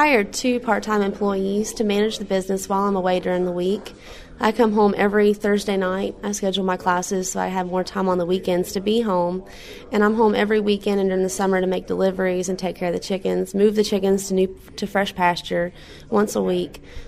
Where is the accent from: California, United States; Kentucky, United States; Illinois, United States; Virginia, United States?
Kentucky, United States; Pleasureville; I grew up in Pleasureville, Kentucky, which is in Shelby County, Kentucky. I went to Shelby County High School, graduated.